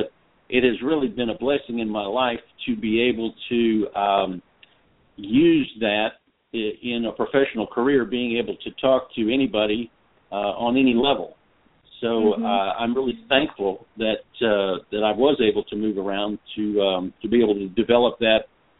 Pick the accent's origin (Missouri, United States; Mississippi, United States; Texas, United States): Texas, United States; Pasadena; also born or lived in Wichita, Kansas; I was born in Wichita, Kansas, and didn't like it very much, so I left there at the age of 18 months and moved to Pasadena, Texas. My dad was in the service, so we moved around quite a bit as a kid.